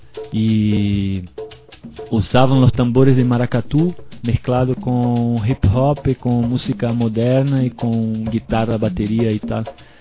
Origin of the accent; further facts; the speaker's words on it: Florianópolis, Santa Catarina, Brazil; Spanish is a second language; Del sur de Brasil, de una ciudad que se llama Florianópolis, Isla de Santa Catarina.